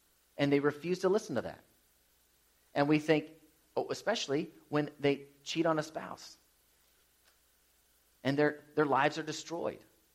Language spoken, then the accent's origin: English; Midwest, United States; also born or lived in Florida; When we grew up in the Midwest, Laura and I, we know that tornadoes just kind of pop up.